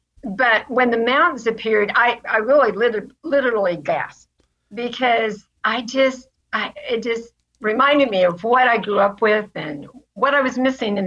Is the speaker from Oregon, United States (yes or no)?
yes; Portland, Oregon, United States; I was from Portland.